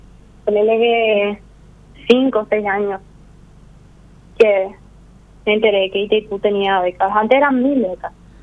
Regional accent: Caaguazú, Paraguay; Yo soy de Caguazú.

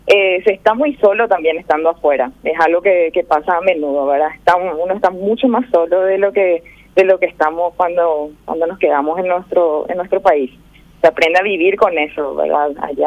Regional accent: Paraguay; moved away; Pero puedo hablar también por lo que viví, ¿verdad?, con personas de otros países y también otros paraguayos.

